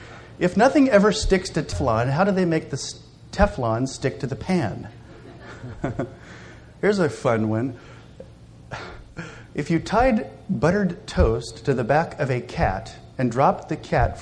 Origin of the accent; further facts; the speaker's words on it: Chino, California, United States; It's nice to be back in Chino. I grew up in Chino, graduated from Chino High School.